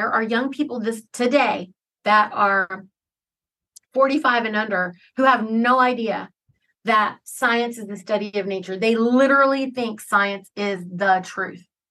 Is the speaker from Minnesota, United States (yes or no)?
no; Charlotte, North Carolina, United States; Let me just tell y'all, I'm Indian. I grew up in, you know, Charlotte, North Carolina. I was surrounded by Southern Baptists, Catholics, I mean, whatever, everybody.